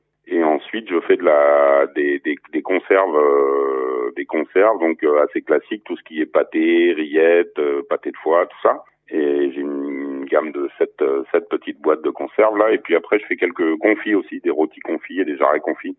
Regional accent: Brittany, France; Moi, je suis originaire de Bretagne.

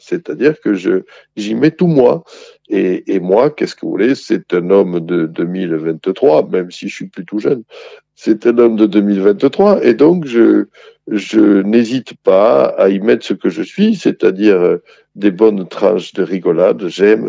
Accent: Occitanie, France; Moi, je suis de la Haute-Ariège, dans un pays où la télé est arrivée un peu tard.

